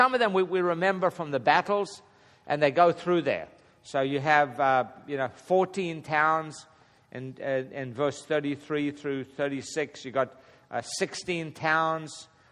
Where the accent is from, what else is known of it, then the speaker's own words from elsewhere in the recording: South Africa; now in United States; that's everything I remember about growing up in South Africa until I came to America happened at that house.